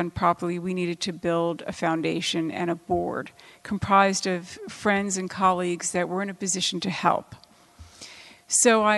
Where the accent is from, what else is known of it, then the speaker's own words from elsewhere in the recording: New York, United States; And I was very disappointed as a New Yorker to learn that I wasn't able to find a quality program